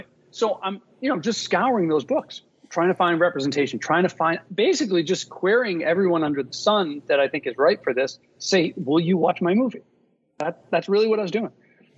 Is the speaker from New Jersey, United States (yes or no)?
no; Rhode Island, United States; I mean, I was a kid from Rhode Island, man.